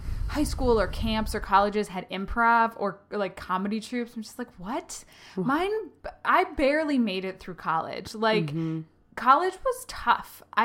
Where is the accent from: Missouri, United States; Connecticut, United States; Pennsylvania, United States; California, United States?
Connecticut, United States; as everyone in my family did, because we're from Connecticut, and it's cheap.